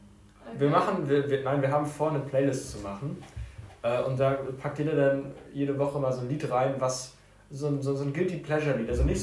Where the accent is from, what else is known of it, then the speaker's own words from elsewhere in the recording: Germany; wenn ich im Ausland bin, dann bin ich schon so, okay, ich bin Deutscher. Und das finde ich gut. Also bin schon stolz, aus Deutschland zu sein.